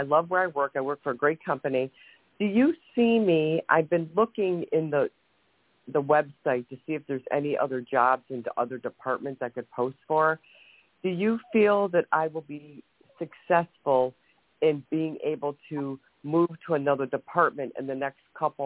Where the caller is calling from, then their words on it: Ohio, United States; from Ohio.